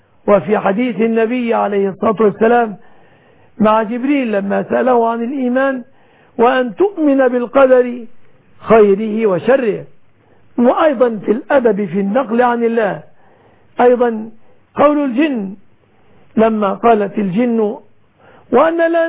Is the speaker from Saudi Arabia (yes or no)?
no; Egypt; بلادنا مصر